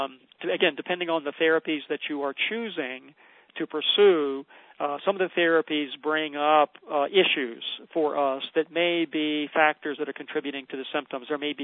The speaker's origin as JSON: {"language": "English", "country": "Australia", "moved": "yes", "lives_now": "London, United Kingdom", "said": "I'm an Australian, but have been living many years in London."}